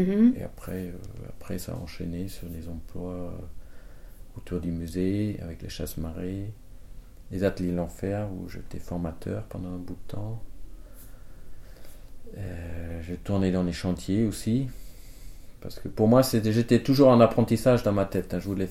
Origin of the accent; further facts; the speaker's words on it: Germany; J'ai d'abord cherché en Allemagne parce que je suis né en Allemagne, j'habitais en Allemagne.